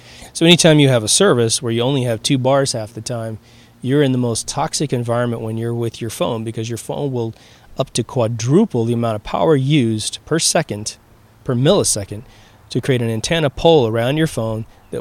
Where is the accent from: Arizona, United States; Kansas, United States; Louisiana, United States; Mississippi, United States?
Kansas, United States; I come from Kansas. There's plenty of farmers out there. We're called rednecks for a reason, right? We're outside all the time working on the fields.